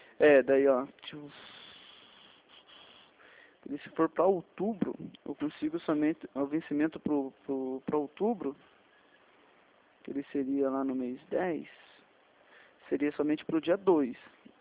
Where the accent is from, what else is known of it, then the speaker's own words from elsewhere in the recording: Paraná, Brazil; Não, sou daqui do Paraná.